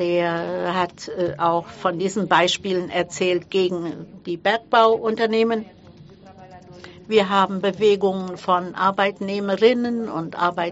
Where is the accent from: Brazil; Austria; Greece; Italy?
Brazil; born there; German is a second language; ich bin im Binnenland geboren